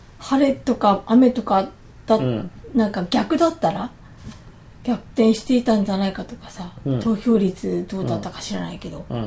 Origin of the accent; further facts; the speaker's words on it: Sabae, Fukui, Japan; 私は生まれからずっと鯖江だったからめっちゃ長いんだけど